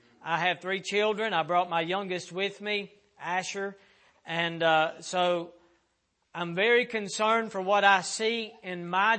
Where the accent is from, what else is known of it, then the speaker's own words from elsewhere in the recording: Mississippi, United States; also born or lived in Arkansas; Originally, I was born in Arkansas, but I was raised in Mississippi. My dad's a pastor there, and that's all that I really remember.